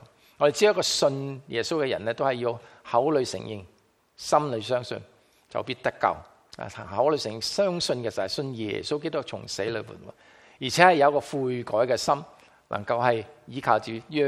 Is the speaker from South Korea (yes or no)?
no; China; 我们中国人对这个道呢，就会感觉上面比较高深一点的